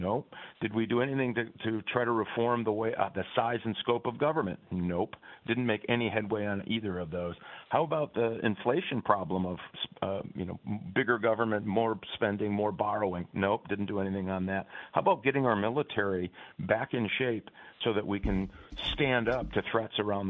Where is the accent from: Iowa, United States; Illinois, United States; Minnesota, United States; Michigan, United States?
Michigan, United States; we've got to do for people who are just trying to make it all across America, including my home state of Michigan.